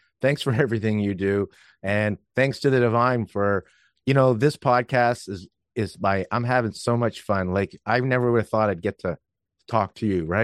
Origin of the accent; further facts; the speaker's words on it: Canada; I'm Canadian